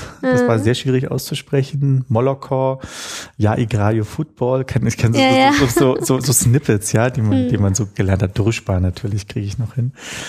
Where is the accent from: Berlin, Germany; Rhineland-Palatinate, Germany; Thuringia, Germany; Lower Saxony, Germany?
Berlin, Germany; born there; das war halt interessant, als gebürtige Berliner sich sozusagen auch so ein bisschen ausgeschlossen zu fühlen